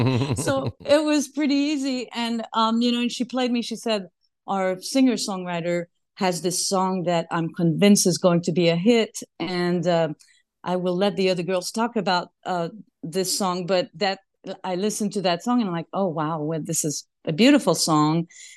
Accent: Quebec City, Quebec, Canada; When French Canadian, always is a French Canadian.

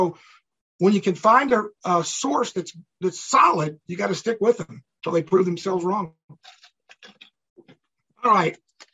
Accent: the South, United States; I'm from the South, and there's an old expression, whoever calls the tune, or you dance to whoever calls the tune.

